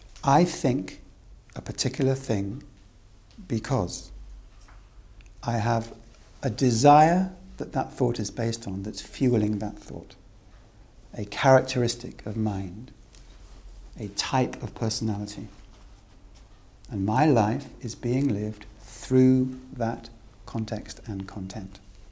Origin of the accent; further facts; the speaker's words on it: Wales, United Kingdom; If you're born, if you're a Welsh boy, I'm a Welsh boy, we don't chuckle so much as the Tibetans.